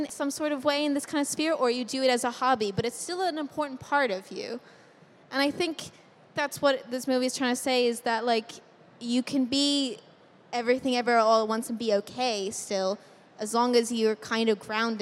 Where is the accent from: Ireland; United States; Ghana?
Ireland; He's Irish, I'm Irish, but it's very funny.